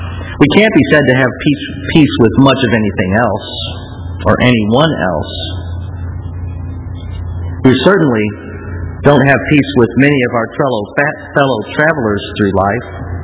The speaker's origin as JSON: {"language": "English", "town": "St. Louis", "region": "Missouri", "country": "United States", "tie": "born or raised there", "said": "I remember when I was growing up in St. Louis, I had relatives that lived in Granite City, Illinois."}